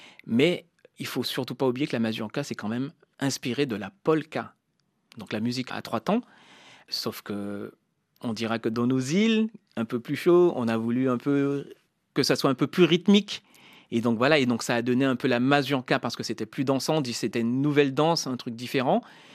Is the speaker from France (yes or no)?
yes; Guadeloupe, France; Moi, quand j'étais gamin en Guadeloupe, j'écoutais effectivement la musique locale